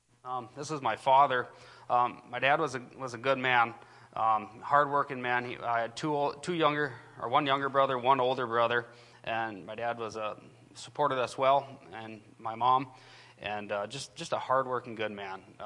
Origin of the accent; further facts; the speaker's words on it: Brainerd, Minnesota, United States; We grew up in the Brainerd Lakes area here. We attended Brainerd High School.